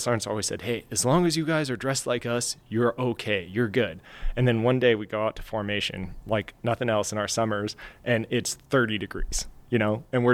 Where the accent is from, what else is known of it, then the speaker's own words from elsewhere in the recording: Boise, Idaho, United States; also born or lived in California; I'm from Boise, Idaho. I grew up here. I'm a Californian, you know, God forbid. But I lived here for most of my life. So my mom moved me here when I was a kid.